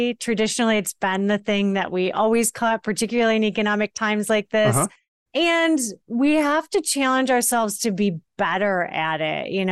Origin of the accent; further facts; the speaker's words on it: Hillsdale, Michigan, United States; I grew up in Hillsdale, Michigan, which is a tiny town, the bottom of Michigan, right where Michigan, Ohio, and Indiana come together.